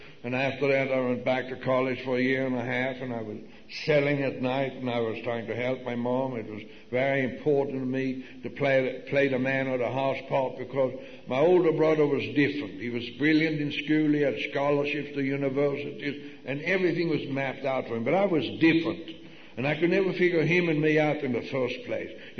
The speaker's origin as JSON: {"language": "English", "country": "Sweden", "moved": "as an adult", "lives_now": "United States", "said": "we came over here from Sweden in 1948."}